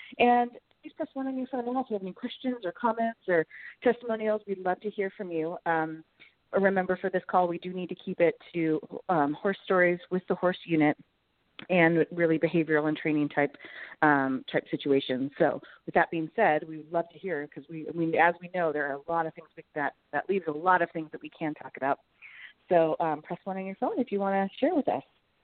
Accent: Eureka, Montana, United States; I'm on vacation here in Northwest Montana, Eureka, my hometown.

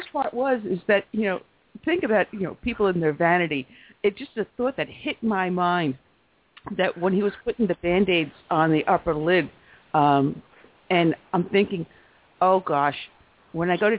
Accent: Long Island, New York, United States; accent: New York; Well, I grew up on Long Island, so I know about the Battle of Long Island and all the other things that happened around with the Revolutionary War. And I was a cop in Brooklyn, too, so you can hear the New Yorker in me.

